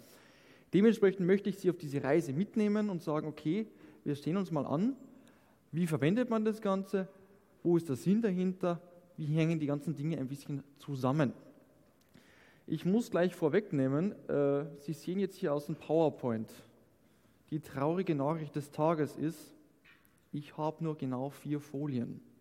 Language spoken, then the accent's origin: German; Austria; Ich komme aus Österreich